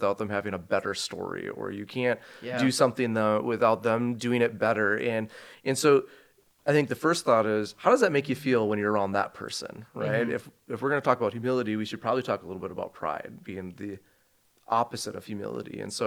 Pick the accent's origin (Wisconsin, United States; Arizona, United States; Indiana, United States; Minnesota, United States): Wisconsin, United States; This is in Wisconsin. Yeah, so I grew up in Wisconsin. So it'd be, I have 32 cousins.